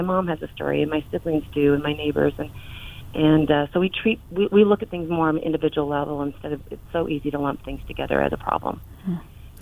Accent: Dakota, United States; we lump in and we say we're from Dakota, you know, plain-speaking people. We're from Dakota.

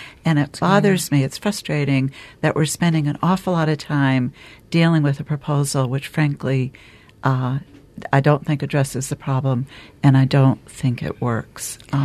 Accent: Calais, Vermont, United States; my hometown of Calais is in a very difficult position in terms of the Act 46 process

